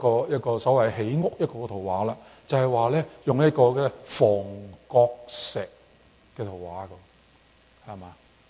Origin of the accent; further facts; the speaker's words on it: China; 我哋譬如我哋中國人咧